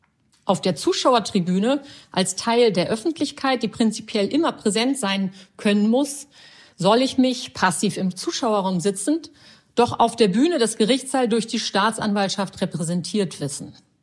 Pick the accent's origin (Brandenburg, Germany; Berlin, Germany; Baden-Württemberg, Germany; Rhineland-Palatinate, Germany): Berlin, Germany; born there; Die Eltern meiner Mutter waren aus Rumänien eingewandert. Ich bin in Kreuzberg geboren.